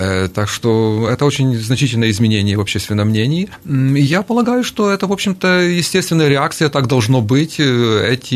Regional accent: Lviv, Lviv Oblast, Ukraine; now in Kyiv, Ukraine; львовянин, я все-таки предпочитаю среднеевропейские, центральные европейские города с какой-то стариной.

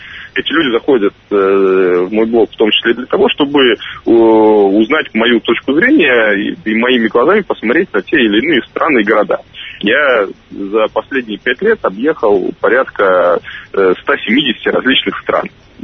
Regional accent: Minsk, Belarus; Ну, я знаю десятки стран и сотни городов, где намного хуже, чем в Минске.

